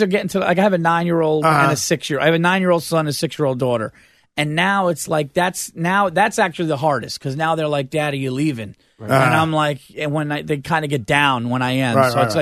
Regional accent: New York, United States; So I'm from Westchester County.

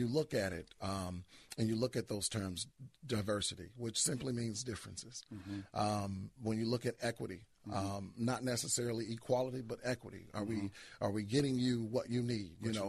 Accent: Ann Arbor, Michigan, United States; I grew up in Ann Arbor, Michigan.

